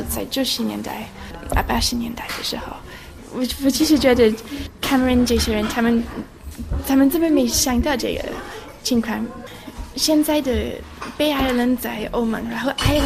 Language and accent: Chinese; Wales, United Kingdom; Chinese is a second language; 比如说我是威尔士人，因为我在那边出生，可是其实我的家人也不是真正的威尔士人，我的母亲的家人是从爱尔兰移民到威尔士